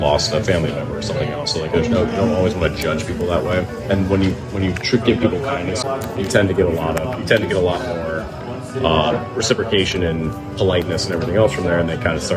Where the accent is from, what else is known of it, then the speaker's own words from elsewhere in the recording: Annapolis, Maryland, United States; I grew up in Annapolis area. From there, I went to Arundel High School, which is around there.